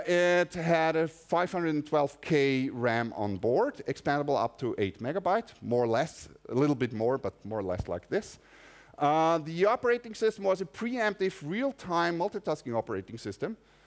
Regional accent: Austria; So it's everything German. I'm from Austria.

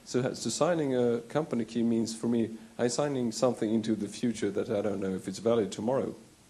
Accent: Sweden; English is a second language; I'm from Sweden.

